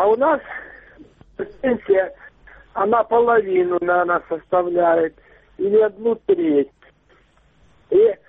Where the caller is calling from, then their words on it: Luhansk Oblast, Ukraine; из Луганской области.